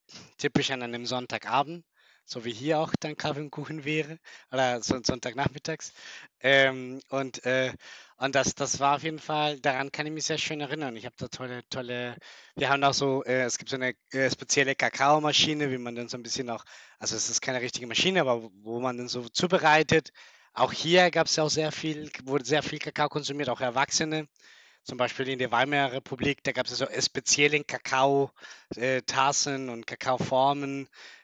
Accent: Bogotá, Colombia; so bin ich dann aber tatsächlich in Bogotá hauptsächlich aufgewachsen, also ein Stadtkind, ist eine sehr große Stadt.

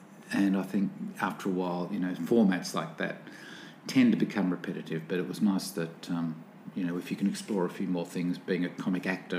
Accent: Newcastle, New South Wales, Australia; born there; my parents are both English. I was born here in Newcastle, in New South Wales.

